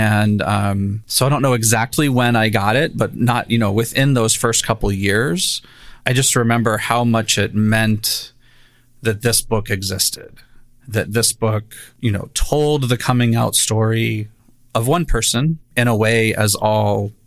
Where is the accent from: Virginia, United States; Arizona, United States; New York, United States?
Virginia, United States; Richmond; now in Minnesota, United States; I am originally from Richmond, Virginia, and have lived in Minnesota for 28 years.